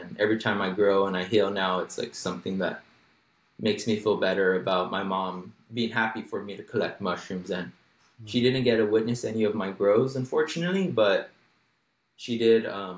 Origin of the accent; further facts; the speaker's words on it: California, United States; born there; I was born here in the Coachella Valley on Native American land. So I have a lot of Mesoamerican or Native American influence on my life.